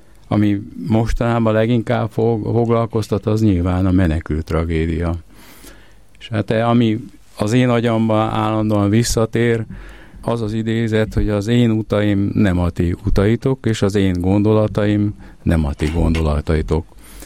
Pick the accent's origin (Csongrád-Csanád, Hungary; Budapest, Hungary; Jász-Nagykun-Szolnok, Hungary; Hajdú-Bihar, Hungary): Csongrád-Csanád, Hungary; Szeged; born there; Én Szegeden születtem, ott végeztem az Orvostudományi Egyetemet is